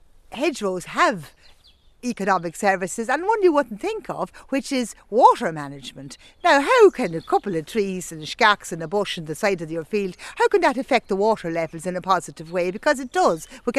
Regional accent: Leinster, Ireland; So, when I come from County Louth, we all know I come from County Louth

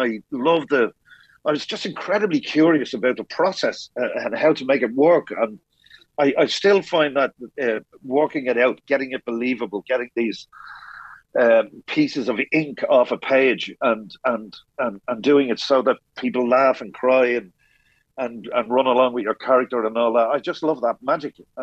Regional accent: Dublin, Leinster, Ireland; I grew up in the North Wall. My mum was from Sheriff Street. My dad lived just over the hill in just off Abercorn Road.

